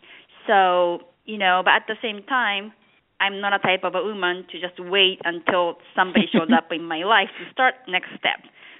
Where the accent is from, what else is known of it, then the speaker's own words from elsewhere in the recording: Japan; Growing up in Japan, I wanted to become a businesswoman and, you know, travel around the world.